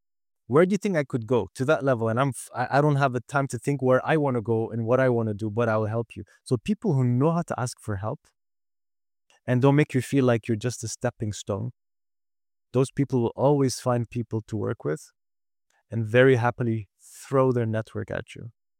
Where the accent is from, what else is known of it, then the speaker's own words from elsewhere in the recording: Cyprus; because I'm from Cyprus